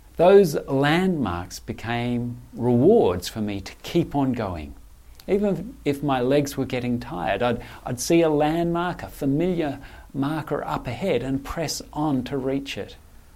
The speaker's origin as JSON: {"language": "English", "town": "Canberra", "region": "Australian Capital Territory", "country": "Australia", "tie": "born or raised there", "said": "When I was growing up in Canberra, often on a Saturday I would go for a ride around Lake Burley Griffin."}